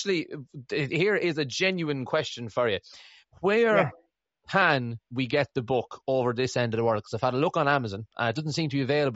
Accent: Ireland; Obviously enough, I'm Irish

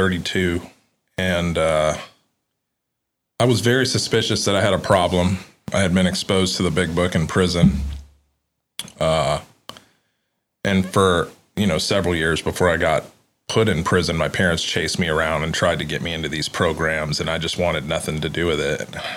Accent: Houston, Texas, United States; I'm from Houston originally.

